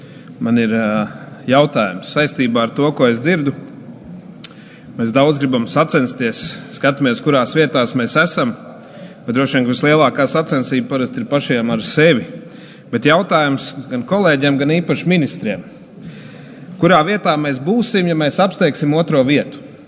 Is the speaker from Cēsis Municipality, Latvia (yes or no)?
no; Valmiera, Valmiera Municipality, Latvia; par cik es no Valmieras puses